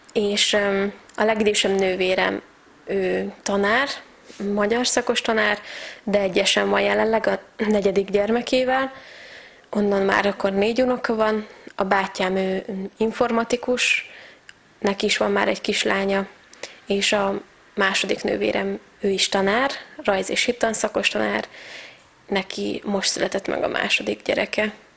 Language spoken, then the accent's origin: Hungarian; Nyíregyháza, Szabolcs-Szatmár-Bereg, Hungary; also born or lived in Nógrád; 3-4 éves, mikor édesapám lelkész lett, és úgy költöztünk a Nyírségbe, úgyhogy én a fiatalságom legnagyobb részét, ezt Nyíregyháza is annak vonzáskörében éltem, de Nógrádba születtem, és a családom egyébként karcagi származású, ami meg a jászság.